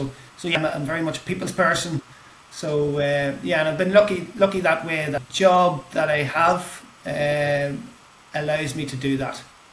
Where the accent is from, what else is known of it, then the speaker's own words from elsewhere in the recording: Ireland; I'm from Ireland. I'm based here in Ireland most of the time.